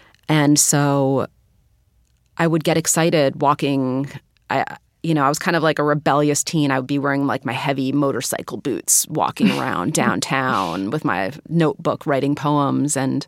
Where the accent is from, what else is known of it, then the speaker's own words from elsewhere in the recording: Philadelphia, Pennsylvania, United States; It was neat growing up in Philadelphia and hearing my elder stories from Puerto Rico, where they came from.